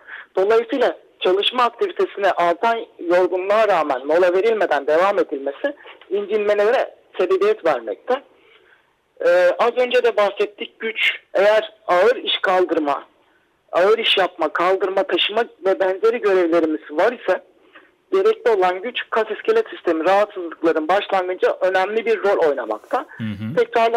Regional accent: Adana, Turkey; 84 yılında Adana'da doğdum. Adana Anadolu Lisesi Aladan mezun oldum.

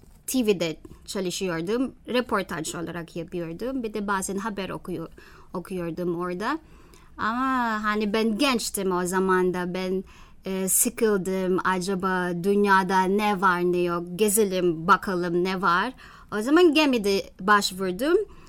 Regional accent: Manila, Metro Manila, Philippines; Turkish is a second language; Manila'da büyüdüm. Gazetecilik okudum ve de yaptım. 5-6 yıldır yaptım Filipinler'de.

